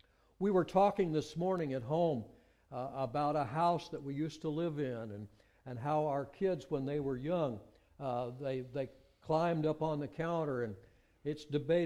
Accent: United States; born there; I mean, I was born in America. I'm a Christian.

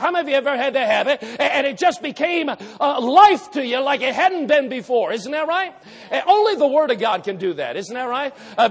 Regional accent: New York, United States; where I grew up in Western New York, but let me tell you, it was the boonies nevertheless.

